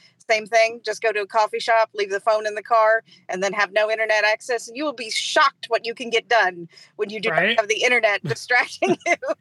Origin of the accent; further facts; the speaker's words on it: Kentucky, United States; I'm a Kentucky writer, or I'm a writer from Kentucky, but I'm not a Kentucky writer.